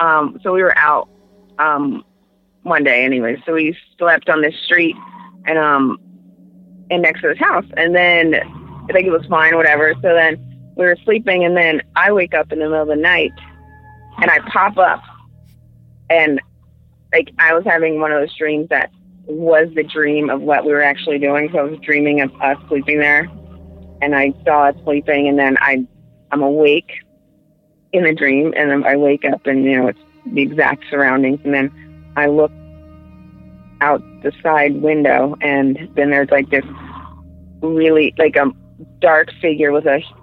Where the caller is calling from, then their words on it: Santa Barbara, California, United States; I'm from Santa Barbara.